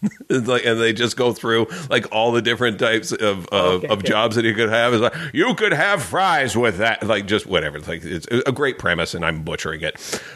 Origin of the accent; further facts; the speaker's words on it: Ontario, Canada; Like when doing Zoom shows, I say I'm from Canada.